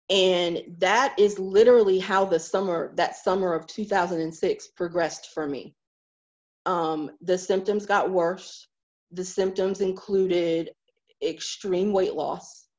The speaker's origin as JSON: {"language": "English", "town": "Rocky Mount", "region": "North Carolina", "country": "United States", "said": "And so my home is about 60 miles east of Raleigh. So it was a good little drive. I'm from Rocky Mount, North Carolina, if any of you have heard of Rocky Mount."}